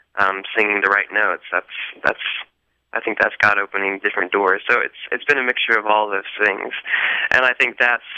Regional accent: the South, United States; I think it's a little bit different than where I grew up in the South, where it's just kind of normal, where most of your community goes to church

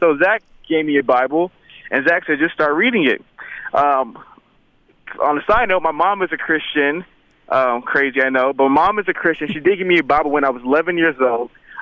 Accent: Atlanta, Georgia, United States; also born or lived in New York; My dad is actually Muslim, so, you know, kind of, I grew up in New York and I grew up in Atlanta. Obviously, Atlanta's the best city in the world

